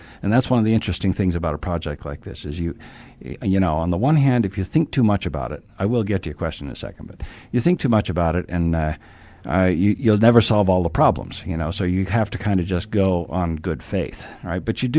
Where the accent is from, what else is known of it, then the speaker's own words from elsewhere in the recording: United States; I mean, I am thoroughly American in many respects, and I love my culture.